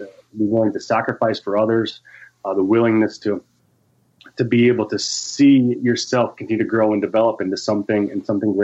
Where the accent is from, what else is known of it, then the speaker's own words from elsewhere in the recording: Michigan, United States; growing up in Michigan, soccer was the sport that, like, if you weren't really an athlete or good at anything else, you played.